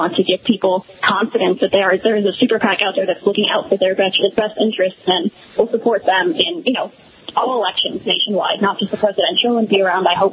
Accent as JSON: {"language": "English", "town": "Manhattan", "region": "New York", "country": "United States", "tie": "born or raised there", "said": "Because I grew up in Manhattan, I grew up in Orthodox synagogue, and people around me were not Democrats."}